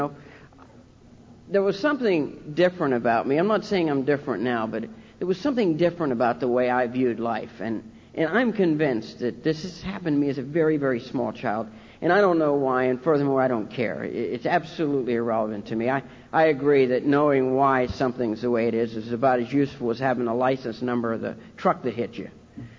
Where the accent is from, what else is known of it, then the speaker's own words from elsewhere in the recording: Ohio, United States; born there; But I was born in a small town in Ohio, and I'm Irish. I'm the eldest son, the second child, in a family of 10 children.